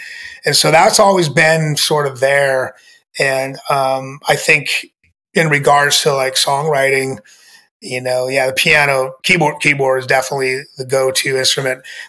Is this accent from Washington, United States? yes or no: yes; Seattle, Washington, United States; Growing up in Ballard, part of Seattle, I have this old upright piano that the family collected antiques.